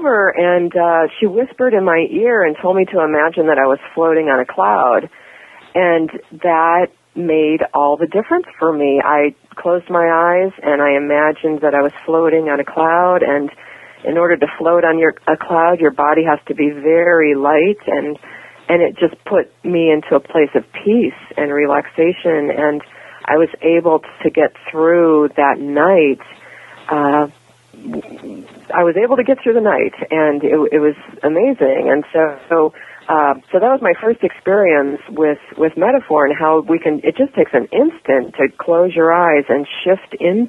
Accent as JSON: {"language": "English", "region": "Midwest", "country": "United States", "tie": "born or raised there", "said": "So I grew up in the Midwest from what I would consider to be a very conservative family."}